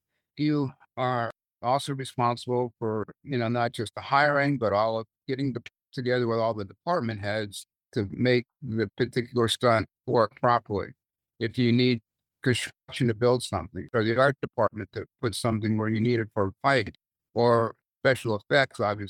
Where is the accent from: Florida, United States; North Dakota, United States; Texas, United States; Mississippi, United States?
Florida, United States; Miami Springs; also born or lived in New York; Well, I was born in New York, moved to Miami Springs when I was a little kid.